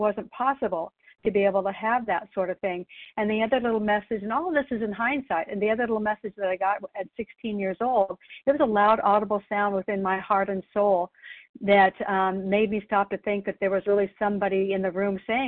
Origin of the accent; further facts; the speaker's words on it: Canby, Oregon, United States; I'm from Canby, Oregon